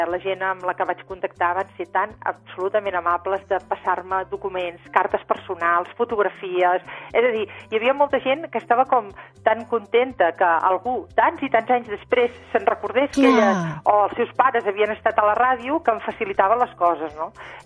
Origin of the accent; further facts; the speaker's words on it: Terrassa, Catalonia, Spain; now in Girona, Spain; jo soc de Terrassa, sí, el que passa que visc a Girona de fa anys, però soc de Terrassa, sí. La meva família viu a Terrassa encara